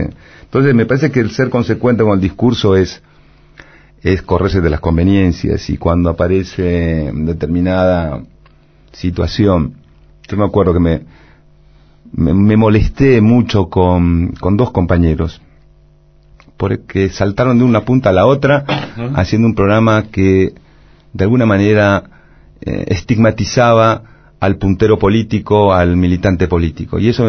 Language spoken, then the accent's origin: Spanish; Argentina; pero soy argentino, señorita, le dije